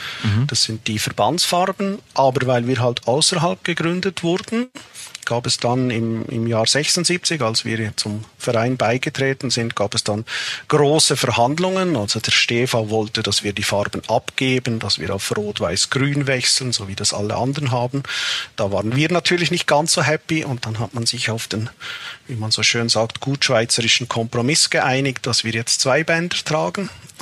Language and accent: German; Valais, Switzerland; Nein, ich komm aus dem Wallis. Es ist ganz im Süden der Schweiz, so ziemlich ein bergiges Gebiet. Manche bezeichnen es etwas als das Bayern der Schweiz. Auch ein ziemlich spezieller Dialekt und ja, ein bisschen ab vom Schuss, würde ich sagen.